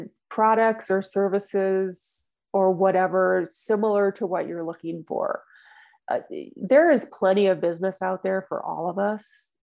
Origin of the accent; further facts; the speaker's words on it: Minnesota, United States; also born or lived in Florida / Texas; I'm originally from Minnesota. I love Minnesota, but I've gotten to a certain age where I don't appreciate the Minnesota winter any longer.